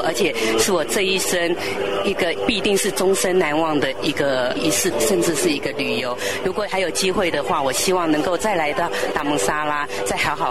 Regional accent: Taipei, Taiwan; 我从台湾来的，台湾台北。

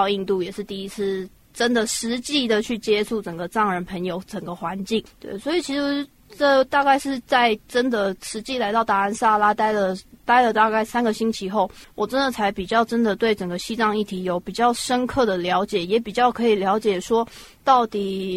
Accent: Taiwan; 今年6月的时候到印度来旅行，然后目前已经在印度待了3个多月。

